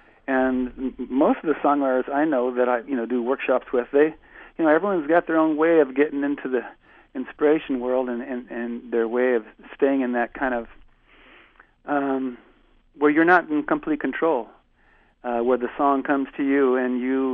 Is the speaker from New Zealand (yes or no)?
no; India; also born or lived in Northwest US; now in United States; You know, I moved from the Northwest and mountainous areas. We had Hindman Peak always on our horizon, and before that I grew up in India, and we always had the Himalayas on our horizon. So moving to Wisconsin